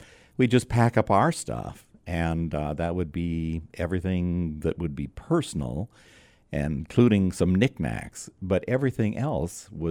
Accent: Yorkton, Saskatchewan, Canada; born there; also born or lived in Vancouver / London, Ontario / Red Deer / Toronto; I was born in Yorkton, Saskatchewan, and then moved to Vancouver. From Vancouver, we went to London, Ontario, then London, Ontario over to Red Deer, Alberta, then Red Deer, Alberta to just outside of Toronto

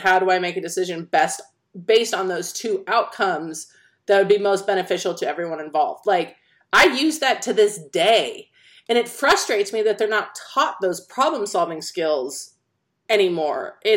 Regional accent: Pleasanton, California, United States; Like I grew up in Pleasanton, California. There's a ton of money there, okay?

